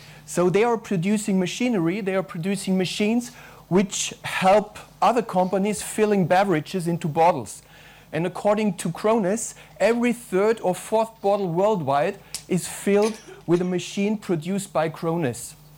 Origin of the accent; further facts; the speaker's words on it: Germany; English is a second language; I work out of Germany, as you can hear from my strong accent.